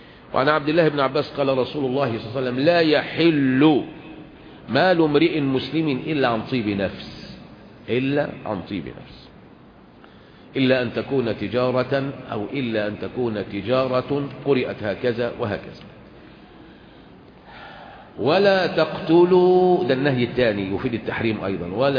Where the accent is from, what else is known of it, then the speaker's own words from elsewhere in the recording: Egypt; احنا بقى كمصريين